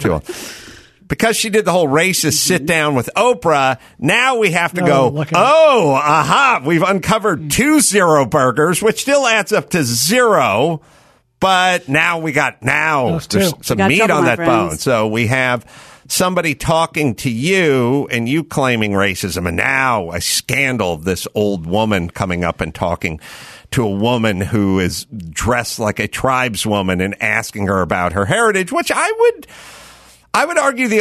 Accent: North Hollywood, California, United States; born there; I was born in North Hollywood.

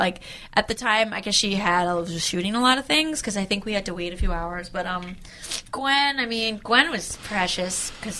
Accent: British Columbia, Canada; I'm from BC. I'm from British Columbia. Right. So it was cool. Like, my parents are from Victoria.

